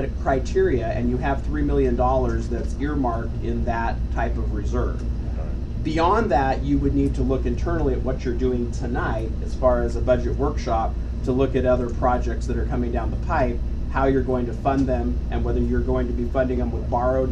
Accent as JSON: {"language": "English", "town": "Stockton", "region": "California", "country": "United States", "said": "you have to remember we're from Stockton, too."}